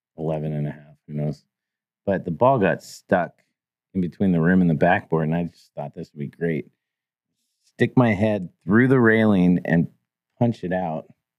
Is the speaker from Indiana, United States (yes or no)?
no; San Francisco, California, United States; So I grew up in San Francisco, you know, the row houses.